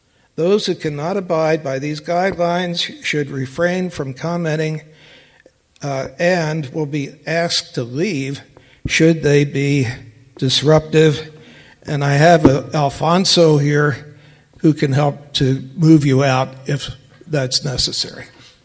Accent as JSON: {"language": "English", "town": "Baltimore", "region": "Maryland", "country": "United States", "tie": "born or raised there", "said": "my hometown of Baltimore, Maryland"}